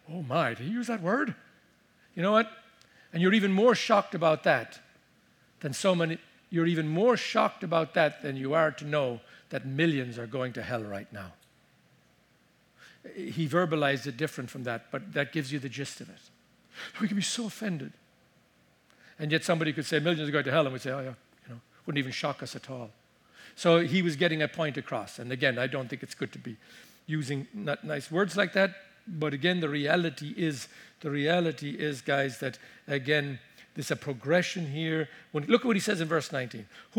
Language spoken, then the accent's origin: English; Ireland; as a little boy growing up in Ireland